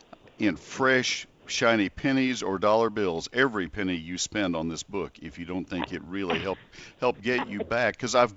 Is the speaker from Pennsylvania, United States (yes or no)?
no; Texas, United States; also born or lived in Ohio; I had this same experience when I grew up in Texas, started at Texas A&M and then transferred to Ohio State, got married. We had our home in northern Ohio.